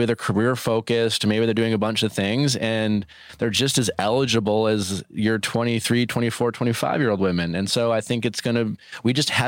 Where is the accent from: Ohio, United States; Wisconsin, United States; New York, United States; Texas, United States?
Wisconsin, United States; Milwaukee; My friends I grew up with in Milwaukee